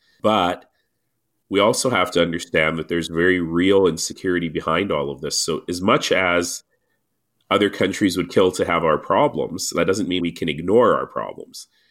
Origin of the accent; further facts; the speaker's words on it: Toronto, Ontario, Canada; born there; So I always say that I was born in Canada but made in Africa. And so they came from Tanzania. They came to Toronto.